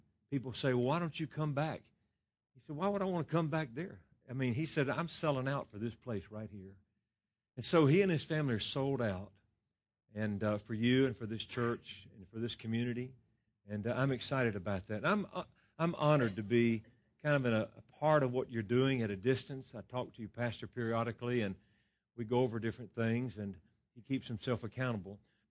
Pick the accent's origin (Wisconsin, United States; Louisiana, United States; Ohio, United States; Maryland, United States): Louisiana, United States; moved away as an adult; I'm originally from Louisiana.